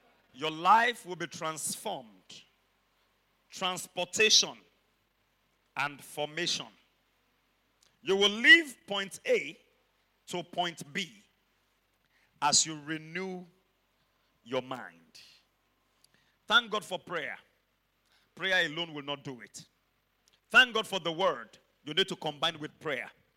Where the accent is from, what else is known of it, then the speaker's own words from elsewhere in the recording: Mokola, Oyo, Nigeria; When I was growing up in Mokola, we believed, we were told, and we saw that the only way we had a future was to go abroad. So we did everything to go abroad.